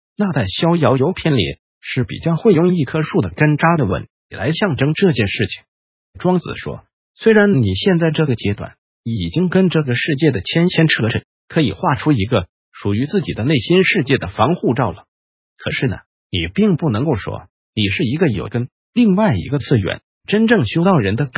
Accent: China; 那我们中国人啊，讲到这个秋天的气息，凉飕飕的气息就是都在讲人很帅

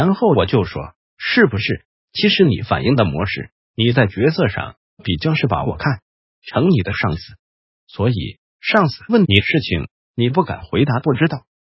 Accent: Taiwan; 因为我们台湾人很害怕罪恶感，很害怕被指责

